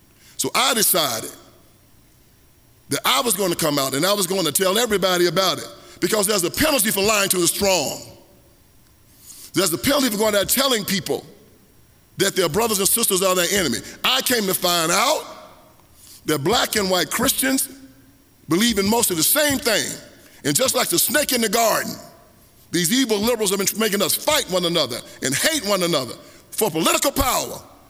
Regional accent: Tennessee, United States; We love football, we love basketball, we love rock and roll, we love gospel music. I came from West Tennessee

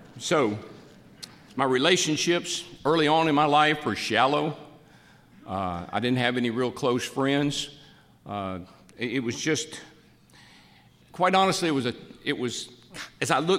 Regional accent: Owensboro, Kentucky, United States; I grew up in Owensboro, Kentucky. My mom and dad drove a Pepsi Cola truck. Mom was a cashier at the local grocery store. Had two brothers and two sisters.

